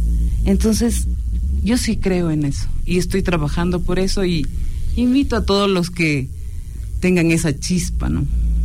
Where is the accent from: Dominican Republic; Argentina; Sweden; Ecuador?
Ecuador; esa herencia que tenemos como ecuatorianos, como ecuatorianas